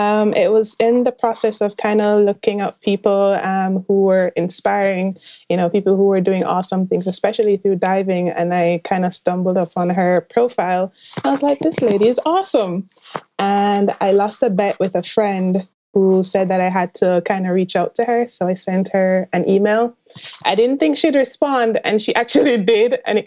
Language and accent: English; Kingston, Jamaica; So I'm from Kingston, Jamaica, that nice small island that everyone knows for … Usain Bolt and awesome food.